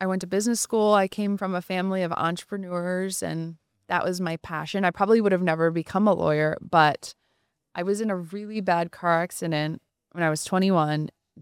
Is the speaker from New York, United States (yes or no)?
yes; Poughkeepsie, New York, United States; now in Atlanta, United States; Yes, I'm in Atlanta and I'm originally from New York.